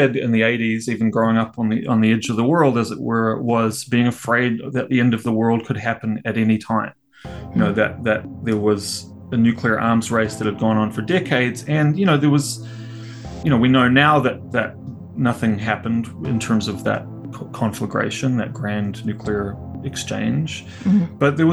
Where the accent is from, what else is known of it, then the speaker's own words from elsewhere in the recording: New Zealand; growing up in New Zealand, because in the 1980s, anti-nuclear issues were incredibly prominent in New Zealand.